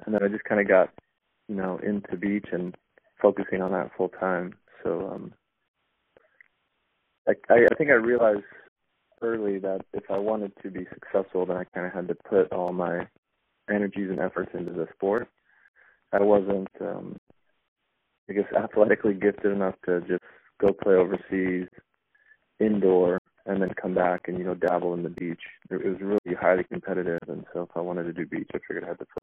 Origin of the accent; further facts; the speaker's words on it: Hawaii, United States; So when I moved out to California from Hawaii, then I didn't really know anyone